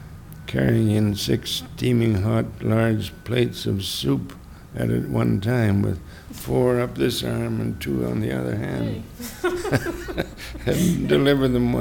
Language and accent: English; Edinburgh, Scotland, United Kingdom; born there; Because I really wasn't. I was born in Edinburgh.